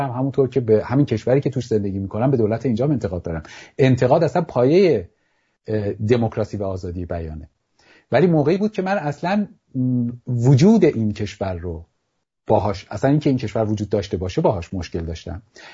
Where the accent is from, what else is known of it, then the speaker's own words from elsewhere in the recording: Iran; به عنوان یک ایرانی، به عنوان انسان بشناسیمش